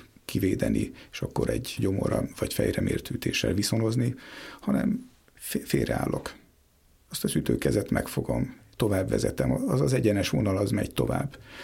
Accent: Szombathely, Vas, Hungary; Említettem, hogy Szombathelyen, Szavária városában születtem. A Szavária Múzeum falai között nőttem fel az akkori múzeumigazgató gyámolításával és segítségével.

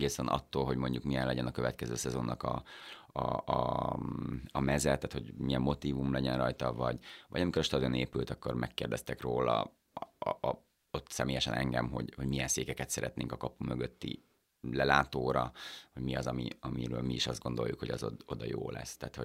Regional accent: Zakarpattia Oblast, Ukraine; now in Budapest, Hungary; És azt még rólam tudni kell, hogy kárpátaljai születésű vagyok, tehát hogy ez még egy ilyen csavar a történetben.

